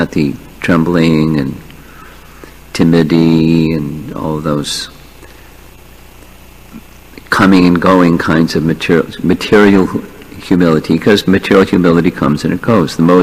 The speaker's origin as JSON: {"language": "English", "region": "East Coast", "country": "United States", "tie": "born or raised there", "said": "I grew up on the East Coast, so I didn't know the stories that happened so much on the West Coast"}